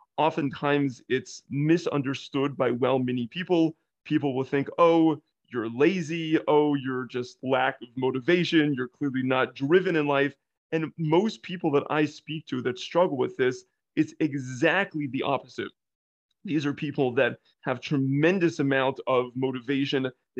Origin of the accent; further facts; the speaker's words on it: San Diego, California, United States; I grew up in San Diego.